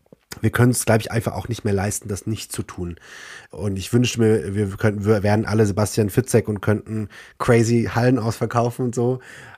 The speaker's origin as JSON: {"language": "German", "town": "Wetzlar", "region": "Hesse", "country": "Germany", "said": "ich bin gerade zu Hause in meinem Kinderzimmer und ich komme ja aus Wetzlar und da hat ja auch die Leiden des jungen Werther gespielt, ne?"}